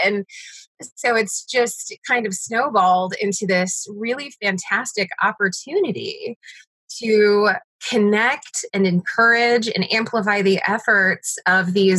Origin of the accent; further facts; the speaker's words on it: St. Louis, Missouri, United States; When I was in college, I'm originally from St. Louis and I started a webzine called FTL Scene.